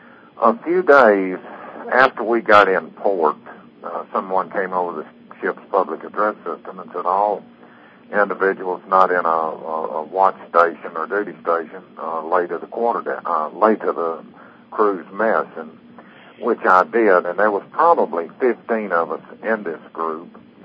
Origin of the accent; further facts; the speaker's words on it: United States; I'm an American.